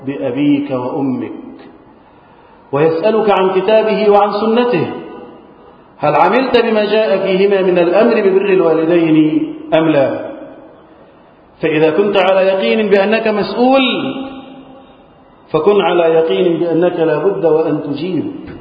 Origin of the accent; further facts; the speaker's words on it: Egypt; بلادنا مصر